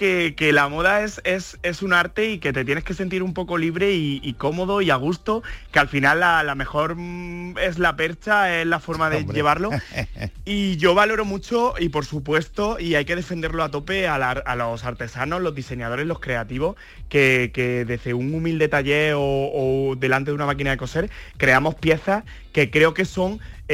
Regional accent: Córdoba, Andalusia, Spain; yo como diseñador cordobés

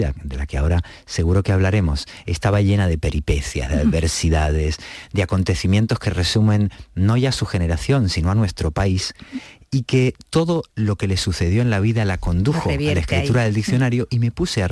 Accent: Buenos Aires, Argentina; Buenos Aires, que casualmente es mi ciudad natal.

